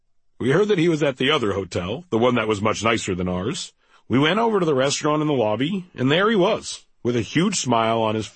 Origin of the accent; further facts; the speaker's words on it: Canada; I'm Canadian